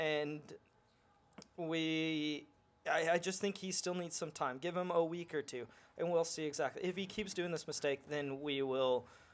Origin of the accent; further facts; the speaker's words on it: Texas, United States; I'm actually from Texas, and I'm from a part of Texas that doesn't see this a whole lot.